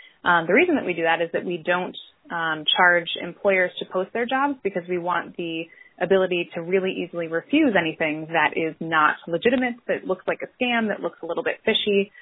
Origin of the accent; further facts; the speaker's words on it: Northeastern United States, United States; now in Dallas, United States; I'm based in Dallas, Texas, but I'm originally from the Northeast